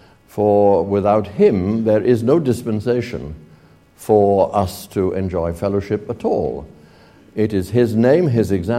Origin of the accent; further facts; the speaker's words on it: Wales, United Kingdom; The little village, well, 6,000 or 7,000 people that I grew up in South Wales, bears many resemblances.